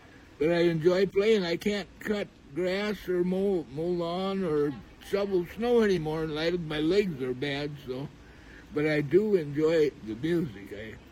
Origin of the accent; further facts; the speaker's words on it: Cumberland, Wisconsin, United States; Well, yes, I grew up in Cumberland, Wisconsin, 50 miles south of here on a farm, and I bought a guitar and I started playing when I was 13.